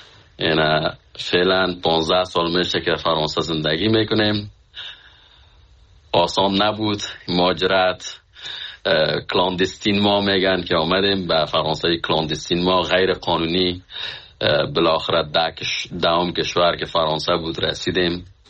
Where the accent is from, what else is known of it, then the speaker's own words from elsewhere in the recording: Khinjan, Parwan, Afghanistan; moved away as an adult; من از فامیل بسیار فقیر از افغانستان هستم که از سالنگ هستیم، از خنجان فامیل ما اونجا زندگی میکنن که از اونجا آمدیم.